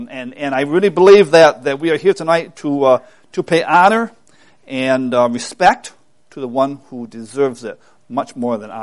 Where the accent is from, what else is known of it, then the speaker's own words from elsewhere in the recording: New York, United States; I tell people that we are from New York, they immediately say, you're from the city. New York City. And I say, you know, friends, I am 6 hours from the city.